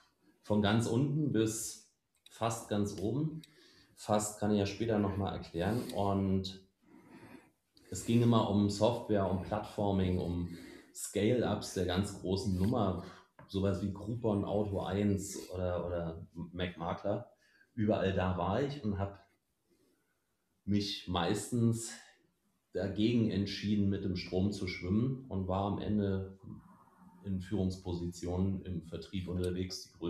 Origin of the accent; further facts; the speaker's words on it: Berlin, Germany; Ich komme ursprünglich aus Berlin, aus der Musikszene.